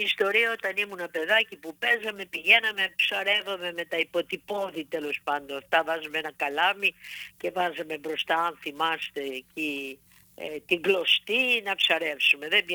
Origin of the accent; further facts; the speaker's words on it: Andros, South Aegean, Greece; moved away; Θυμόμουν πάντοτε τα παιδικά μου χρόνια, έπεσα εκεί στον Πατσί του λεγόμενο, το όμορφο χωριό της Άνδρου που απέχει 2 ώρες με το βαπόρι από την Αθήνα